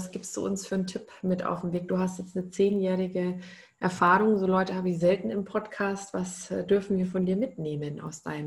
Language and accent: German; Bavaria, Germany; vielleicht ist es auch eher bei uns in Bayern so oder so sehr bekannt.